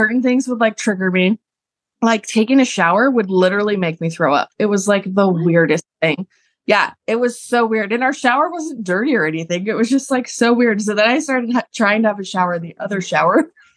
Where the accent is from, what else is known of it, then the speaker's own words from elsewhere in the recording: Seattle, Washington, United States; And I came from Seattle, where literally I would have so many options for endos that it was overwhelming